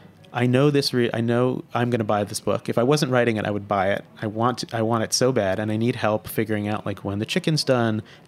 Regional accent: New Jersey, United States; I'm from New Jersey. I've never lived more than 2 hours away from home.

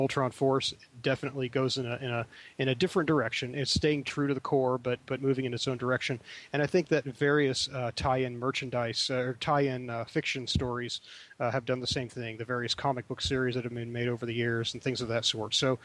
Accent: Greenville, Ohio, United States; As a kid, I grew up in Greenville, Ohio.

